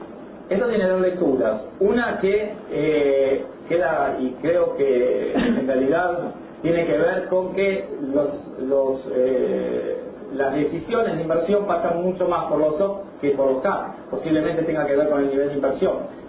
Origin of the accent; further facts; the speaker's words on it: Argentina; está en parte de nuestro ADN analizar proyectos como argentinos de corto plazo